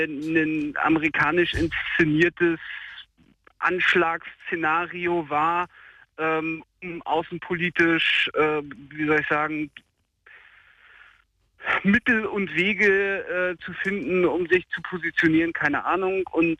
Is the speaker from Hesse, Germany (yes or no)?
yes; Hesse, Germany; Ich komme aus Hessen